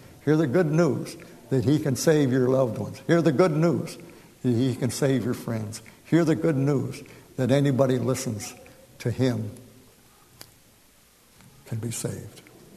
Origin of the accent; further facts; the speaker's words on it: United States; I came from Genesee County. Yellow clay, man, you couldn't dig it with dynamite hardly.